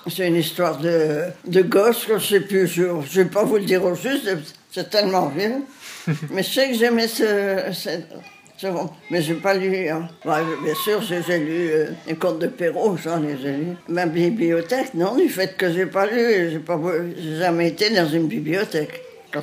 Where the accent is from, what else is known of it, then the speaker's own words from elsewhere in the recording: Vitry-en-Artois, Hauts-de-France, France; Oui, parce que moi, je viens de Vitry-en-Artois.